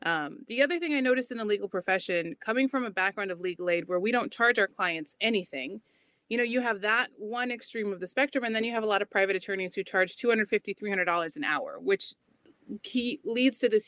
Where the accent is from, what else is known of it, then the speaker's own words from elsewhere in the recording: Cedar Rapids, Iowa, United States; I'm from Cedar Rapids, Iowa.